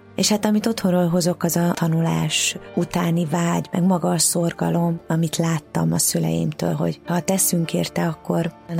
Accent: Pápa, Veszprém County, Hungary; nekem szerencsém volt, mert Pápán nőttem fel, és hát amúgy is Pápa egy iskolaváros

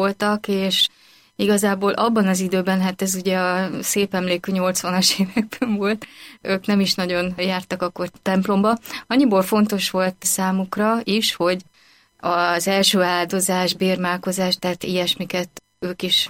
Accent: Pest, Hungary; Budapest az nem volt nekem annyira újdonság, mert ahol felnőttem, az elég közel fekszik Budapesthez, tehát elég gyakran jártunk ide, na de az azért mégiscsak más, hogyha az ember itt lakik.

